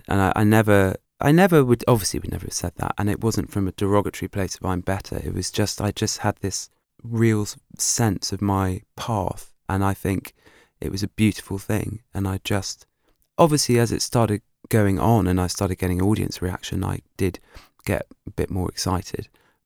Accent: South East England, United Kingdom; I was from Berkshire.

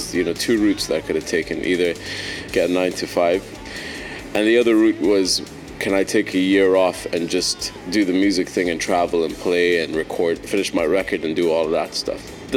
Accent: Doha, Qatar; And I was a kid growing up in Doha. Up till my early teens, I was pretty quiet.

